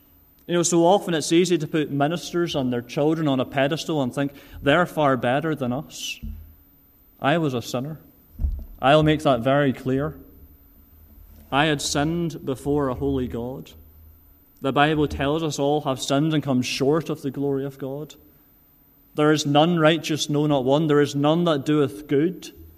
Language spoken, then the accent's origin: English; Rutherglen, Scotland, United Kingdom; I don't sound like I'm from Lisburn, which is my home congregation. But I grew up on the mainland in Scotland, where my father … is the minister of our church in Rutherglen in Glasgow.